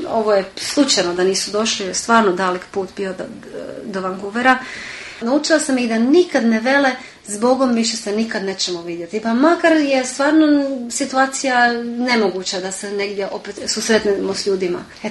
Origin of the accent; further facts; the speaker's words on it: Croatia; da sam ja sam Hrvatica i dio sam te duše